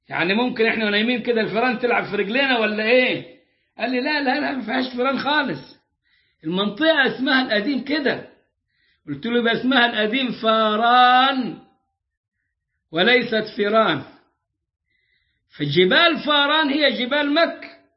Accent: Egypt

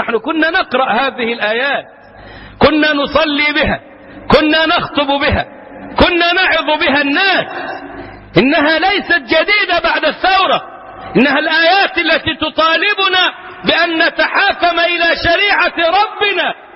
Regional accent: Egypt

